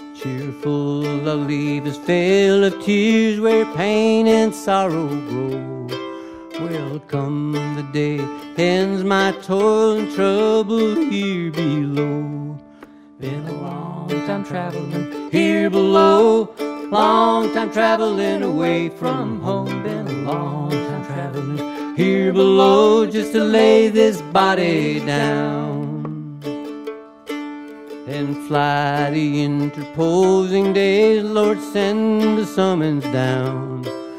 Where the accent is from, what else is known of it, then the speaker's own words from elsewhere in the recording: Chicago, Illinois, United States; also born or lived in Kansas; Well, I was born in Chicago in 1954, and we moved to Kansas almost immediately, and I was there till about 1960. And so I learned, my first memories are of Kansas. And then we went to Chicago, and I went to through grade school and high school in the Chicago area.